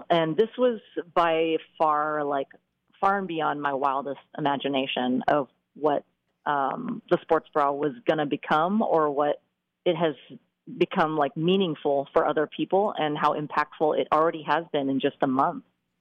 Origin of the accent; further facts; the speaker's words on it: Portland, Oregon, United States; So I was born and raised in Portland. So this is feeling really special, being my hometown.